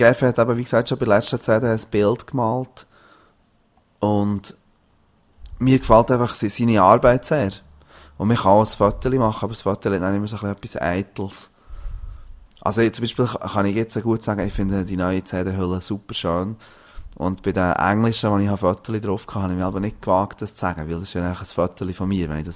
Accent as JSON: {"language": "German", "town": "Frutigen", "region": "Bern", "country": "Switzerland", "said": "Ich komme ja ursprünglich aus Frutigen. Und der Dialekt aus Frutigen ist so ein bisschen gefährdet, weil es halt immer weniger Leute gibt, die das noch reden."}